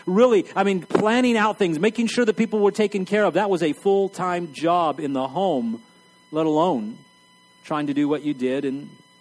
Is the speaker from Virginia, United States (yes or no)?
no; El Paso, Texas, United States; I grew up in El Paso, Texas.